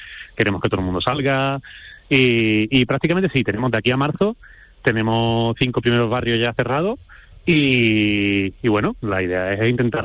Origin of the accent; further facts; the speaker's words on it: Huelva, Andalusia, Spain; he intentado siempre llevar por bandera que soy onubense y que Huelva es una cuna de artistas